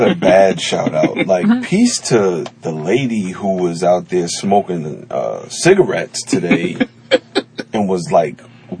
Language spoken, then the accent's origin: English; New York City, New York, United States; and I'm a New Yorker. I'm a New Yorker all my life.